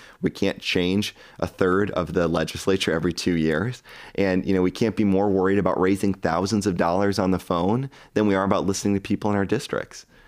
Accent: South Dakota, United States; You know, I grew up in South Dakota, and we had a legislature that convened for 7 or 8 weeks a year.

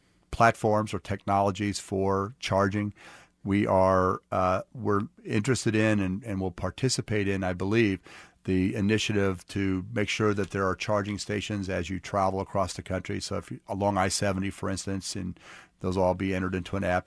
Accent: Kansas City, Kansas, United States; it was the same kind of experience I had growing up in Argentine. Argentine was a vibrant commercial center.

